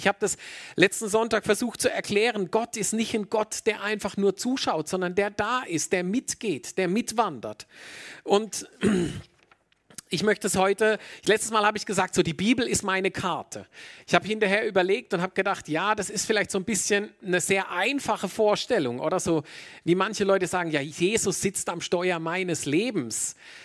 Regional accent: Germany; born there; Ich habe das inzwischen gelernt als gebürtiger Deutscher, dass man mit guten Schuhen in die Berge geht, gute Ausrüstung braucht.

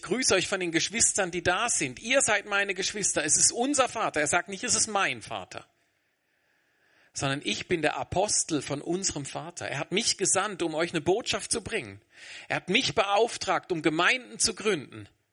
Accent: Germany; Man hört es mir an, ich komme aus Deutschland.

